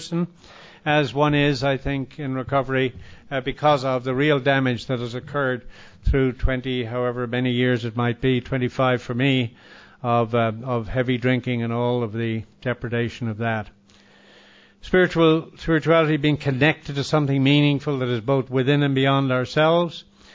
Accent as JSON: {"language": "English", "country": "Australia", "said": "I should be grateful for being in any seat or any plane or being an Australian, being invited there to do some work."}